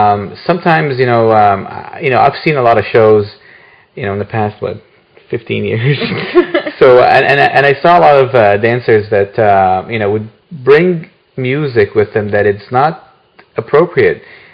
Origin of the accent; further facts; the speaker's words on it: Egypt; You know, since I'm, you know, I was born and raised in Egypt, so my terminology would be more Egyptian.